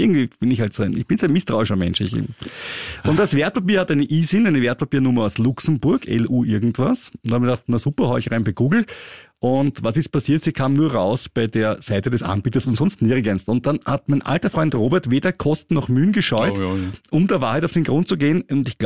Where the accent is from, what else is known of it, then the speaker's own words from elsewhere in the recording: Austria; Also bei uns in Österreich würde da wer vom Gericht kommen und die Klage zustellen.